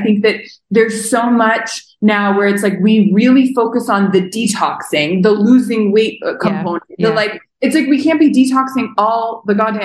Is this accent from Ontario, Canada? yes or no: yes; Toronto, Ontario, Canada; now in Mexico City, Mexico; I'm from Toronto, Canada, but I basically live everywhere. Right now, I live in Mexico City